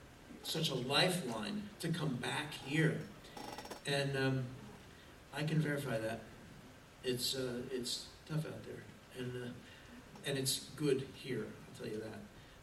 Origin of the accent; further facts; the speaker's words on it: New Jersey, United States; but I'm from Jersey, so I don't care.